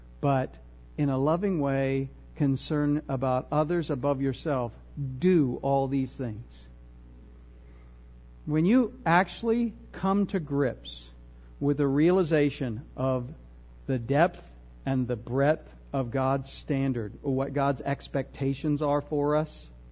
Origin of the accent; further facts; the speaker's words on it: United States; And of course, I'm a Christian. I'm an American. I was baptized as a baby.